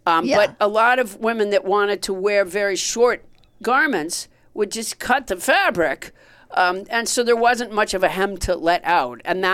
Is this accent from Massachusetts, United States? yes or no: yes; Massachusetts, United States; Oh, I'm from Massachusetts.